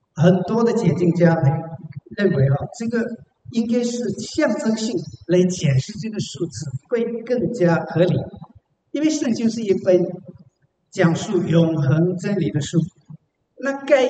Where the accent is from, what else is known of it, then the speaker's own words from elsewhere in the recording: China; 我们中国人有个习惯啊